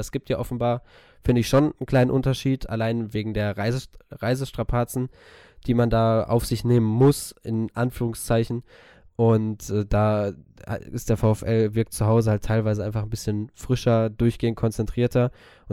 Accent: Bochum, North Rhine-Westphalia, Germany; als Bochumer siehst du immer ganz gerne die Eigengewächse

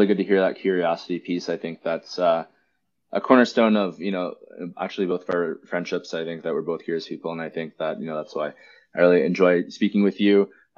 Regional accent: Canada; like we met, like we grew up in Canada.

